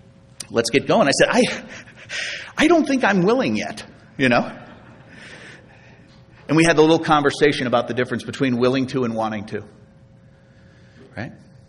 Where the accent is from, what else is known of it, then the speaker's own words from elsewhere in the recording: Chicago, Illinois, United States; Now, as I mentioned, I'm from Chicago